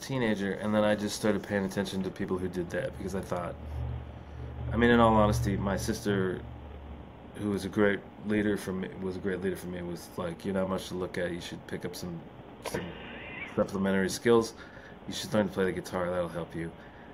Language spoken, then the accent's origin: English; Canada; Not that I don't think of myself as Canadian. I do, and I do have a real fondness for Canada. And when I'm out of it for a long time, I go, okay, that's enough. I'd like to go back now.